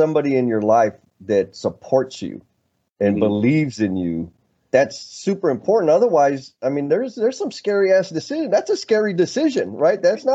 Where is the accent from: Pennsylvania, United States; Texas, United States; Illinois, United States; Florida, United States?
Texas, United States; San Antonio; For our audience out there, we're from the Deuce Dime, San Antonio, Sanato, right?